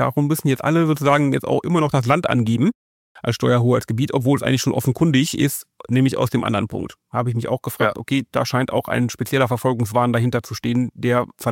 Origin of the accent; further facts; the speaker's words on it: North Rhine-Westphalia, Germany; Ich bin ja Rheinländer.